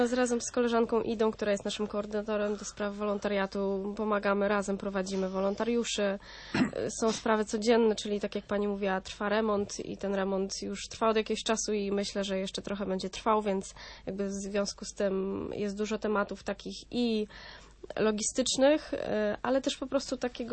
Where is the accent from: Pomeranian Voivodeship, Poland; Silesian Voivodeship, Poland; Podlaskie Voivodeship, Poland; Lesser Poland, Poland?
Pomeranian Voivodeship, Poland; Gdańsk; now in Toruń, Poland; bo ja pochodzę z Gdańska i od niecałego roku jestem tu w Toruniu